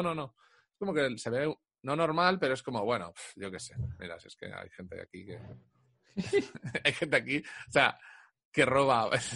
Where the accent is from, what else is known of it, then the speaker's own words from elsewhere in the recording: Alicante, Valencian Community, Spain; Y yo soy de Alicante.